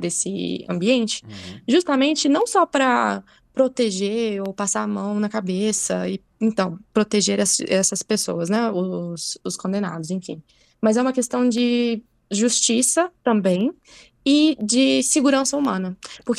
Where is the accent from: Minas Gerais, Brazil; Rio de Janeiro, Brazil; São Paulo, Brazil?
Minas Gerais, Brazil; aqui em Minas Gerais, que é onde eu moro, né? Eu sou de Minas, sou mineira.